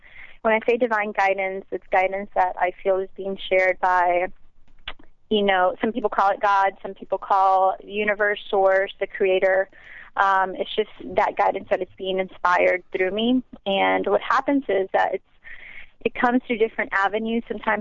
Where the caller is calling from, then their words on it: Clearwater, Florida, United States; Actually, I'm here in Clearwater.